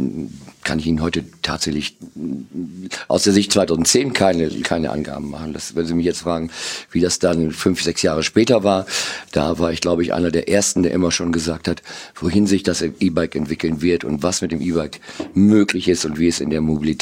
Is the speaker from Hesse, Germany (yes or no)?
no; Cloppenburg, Lower Saxony, Germany; born there; der ist am 7.4.61 geboren in Kloppenburg